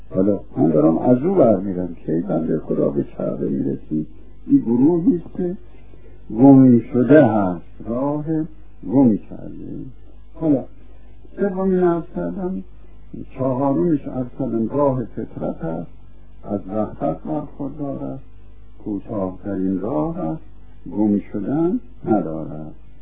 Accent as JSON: {"language": "Persian", "country": "Iran", "said": "ما ایرانی هستیم"}